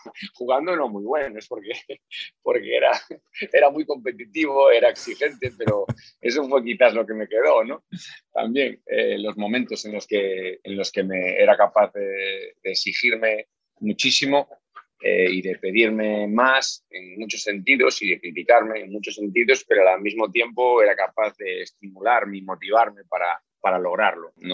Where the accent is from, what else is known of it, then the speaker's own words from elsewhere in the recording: A Coruña, Galicia, Spain; now in Dubai, United Arab Emirates; la verdad es que el calor no se compara con mi ciudad natal, porque en Coruña tenemos entre frío y lluvia